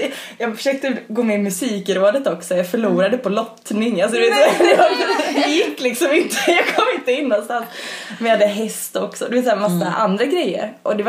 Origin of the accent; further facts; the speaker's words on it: Västra Götaland County, Sweden; jag är uppväxt i Svartedalens naturreservat som ligger